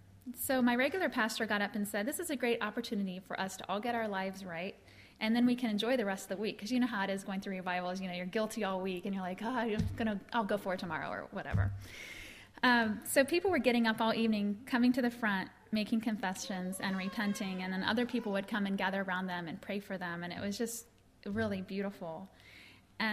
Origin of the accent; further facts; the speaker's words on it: Plain City, Ohio, United States; I was born and raised in Plain City, Ohio, in what is now a BMA church. I grew up in the country milking goats and taking piano lessons